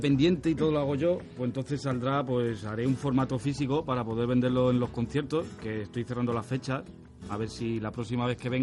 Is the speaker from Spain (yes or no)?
yes; Madrid, Community of Madrid, Spain; Yo me crié en Lavapiés